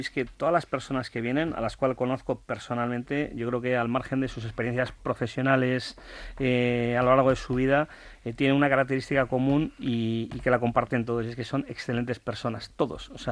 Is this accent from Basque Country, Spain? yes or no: yes; Bilbao, Basque Country, Spain; Nuestro objetivo era como buenos bilbaínos ambiciosos, era llegar a los 100